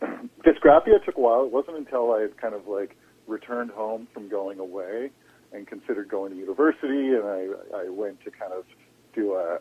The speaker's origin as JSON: {"language": "English", "town": "Fredericton", "region": "New Brunswick", "country": "Canada", "tie": "born or raised there", "also_born_or_lived": "Toronto", "said": "I'm from Fredericton originally. I do have family in St. Andrews, New Brunswick, too. But, you know, classic kid from a smallish town. I grew up kind of dreaming of getting out of here. I moved to Toronto and spent some time in Toronto."}